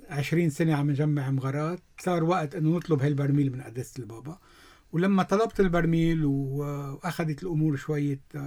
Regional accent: Lebanon; أنا من لبنان

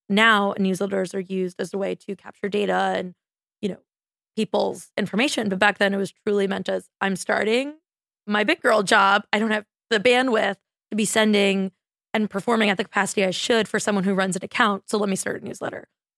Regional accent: Brooklyn, New York, United States; And I'm like, oh, no, I'm from Brooklyn. And they're like, you're a rare species

